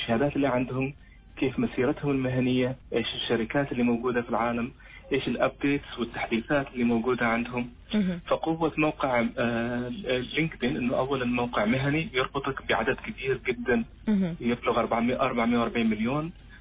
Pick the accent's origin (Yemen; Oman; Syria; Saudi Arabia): Oman; هذه الحمد لله عندنا في عمان النسبة يعني بدأت ترتفع في السنوات الأخيرة